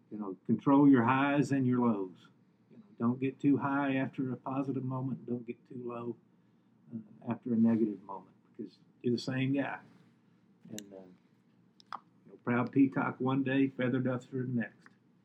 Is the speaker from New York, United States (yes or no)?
no; Kentucky, United States; now in Kansas, United States; I know growing up in Kentucky, the high school coach was a big deal and, a very important, popular position in the whole state in Kentucky.